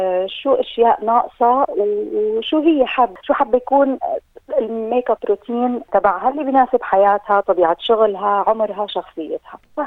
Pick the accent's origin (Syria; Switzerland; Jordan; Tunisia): Jordan; also born or lived in Dubai; now in Melbourne, Australia; من الأردن، كنت مقيمة بدبي، دي أصل لي سنتين بملبورن